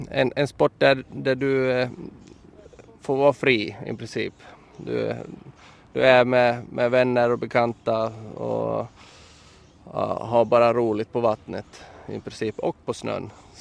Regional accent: Småland, Sweden; now in Vaasa, Finland; och jag kommer ifrån Sverige, Smålandsskogar. Men flyttade hit på grund av kärleken och hamnade i Vasa. Och bor här nu

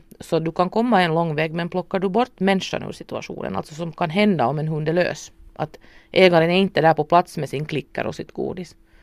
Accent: Finland; Vi är ganska ambitiösa men vi är också typiska finnar att vi har lite svårt att ta till oss någon slags hjälp om vi inte vill ha den.

